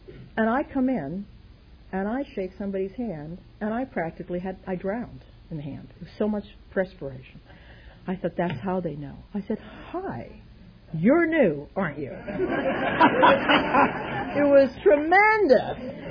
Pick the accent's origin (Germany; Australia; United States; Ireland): Ireland; Even though I'm Irish, I am not exaggerating at all.